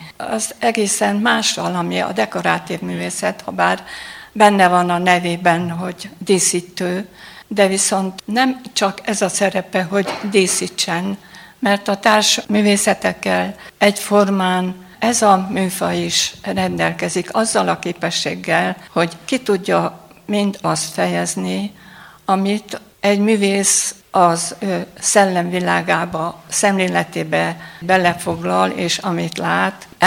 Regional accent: Torboszló, Mureș County, Romania; mivel én egy nyáradmenti faluból, Torboszlóból való vagyok, a szülőfalumhoz volt a legközelebb Medgyes. Oda kerültem ki

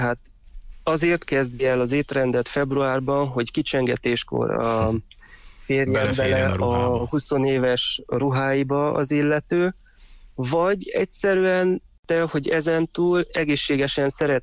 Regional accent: Târgu Mureș, Mureș County, Romania; now in Miercurea Ciuc, Romania; Én vásárhelyi születésű vagyok, 26 és fél évet éltem pontosabban Vásárhelyen

